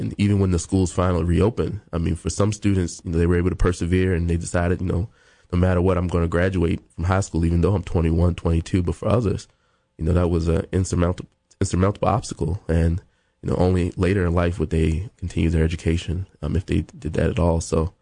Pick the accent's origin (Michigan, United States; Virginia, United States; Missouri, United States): Virginia, United States; Farmville; to take the producers and staff of Montpelier and With Good Reason to Farmville, Virginia, which is my hometown.